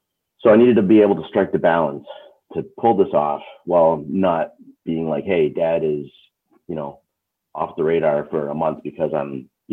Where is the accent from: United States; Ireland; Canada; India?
Canada; It's a worldwide thing, but I'm Canadian, so I was in the Canadian chapter of that.